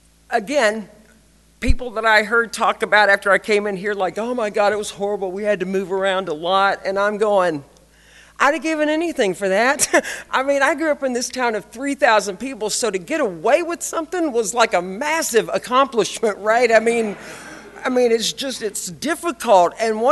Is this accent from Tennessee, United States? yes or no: no; Texas, United States; But again, so I grew up in East Texas.